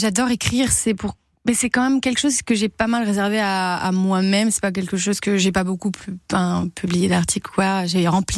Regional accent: Provence-Alpes-Côte d'Azur, France; Et je suis provençale, donc le Mistral a une forte importance dans ma culture

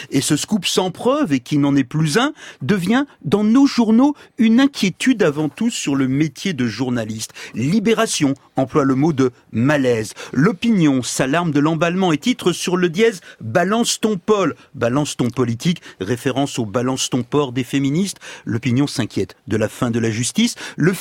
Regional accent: France

